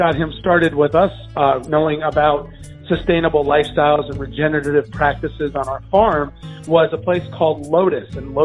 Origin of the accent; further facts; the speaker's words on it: Florida, United States; I myself am a city boy turned farmer. You know, I was raised in Central Florida and pretty much lived around cities my whole life.